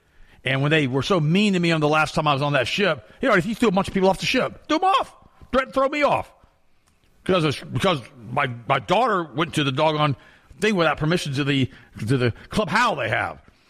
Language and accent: English; United States; I said, no, I'm American. My mom was from Germany.